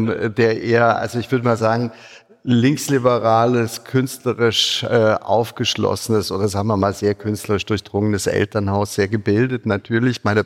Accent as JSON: {"language": "German", "region": "Zurich", "country": "Switzerland", "tie": "born or raised there", "said": "Ich bin Schweizer, man hört's nur nicht. Das ist das, was ich immer höre. Ja. Also ich bin wirklich Schweizer. Also ich bin in Zürich aufgewachsen und so. Ich bin allerdings auch tatsächlich Deutscher. Ich habe die doppelte Staatsbürgerschaft. Meine Mutter ist Deutsche"}